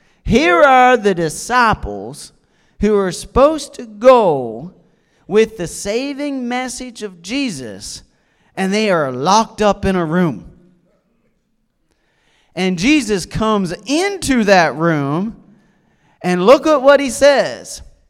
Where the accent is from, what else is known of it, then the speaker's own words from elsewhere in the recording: Canada; Because I'm Canadian